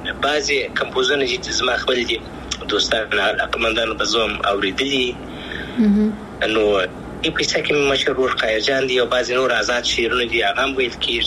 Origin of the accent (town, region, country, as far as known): Afghanistan